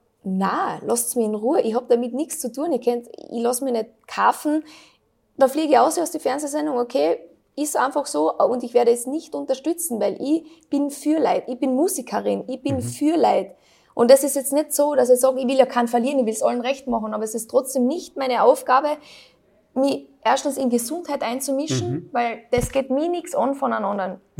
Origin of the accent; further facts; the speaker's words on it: Lesachtal, Carinthia, Austria; da, wo ich herkomme, da ist es kein Problem. Da brauchst du noch nicht einmal das Haus zu sperren